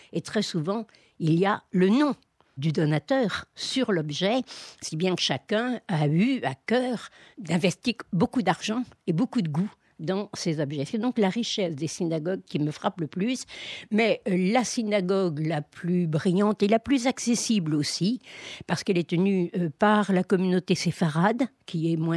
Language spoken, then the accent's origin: French; France; je suis française, catholique